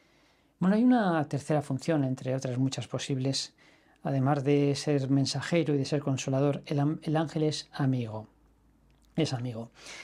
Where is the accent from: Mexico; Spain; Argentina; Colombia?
Spain; ni checo, ni apenas inglés, soy español.